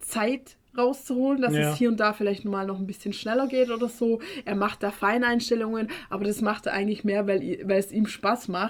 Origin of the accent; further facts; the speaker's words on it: Baden-Württemberg, Germany; für mich als Schwabe